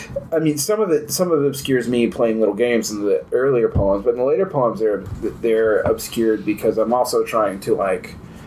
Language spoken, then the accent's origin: English; Georgia, United States; I mean, like, I knew a whole lot of people, because I'm from Central Georgia, that was their way out.